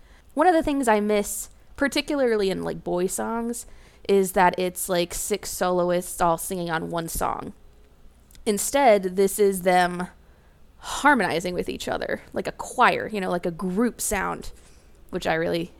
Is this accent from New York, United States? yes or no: no; Georgia, United States; Plus, he's from Georgia, and I'm from Georgia. so we're best friends.